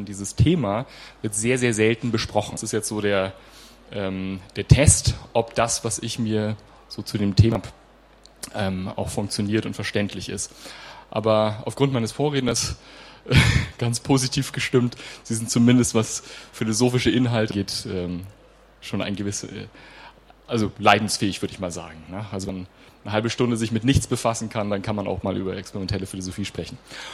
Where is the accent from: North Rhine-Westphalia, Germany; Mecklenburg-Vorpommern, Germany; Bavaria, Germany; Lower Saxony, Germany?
Bavaria, Germany; Munich; ich komme aus München.